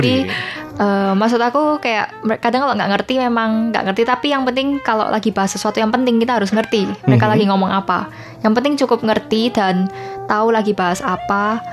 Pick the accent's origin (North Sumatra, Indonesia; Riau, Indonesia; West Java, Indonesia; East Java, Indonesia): East Java, Indonesia; Surabaya; now in Taiwan; Aku dari Surabaya.